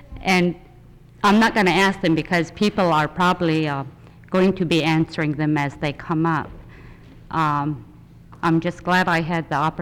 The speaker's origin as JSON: {"language": "English", "town": "Hughes", "country": "United States", "said": "I'm originally from Hughes, and I hate to speak after Catherine because she's such a good speaker."}